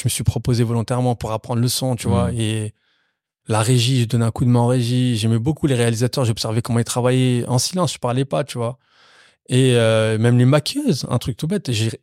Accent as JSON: {"language": "French", "town": "Cergy", "region": "Île-de-France", "country": "France", "said": "ils disent que je viens de Cergy"}